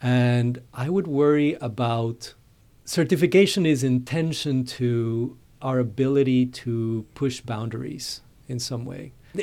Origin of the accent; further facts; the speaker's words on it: Panama; I was practicing in Panama, in my home country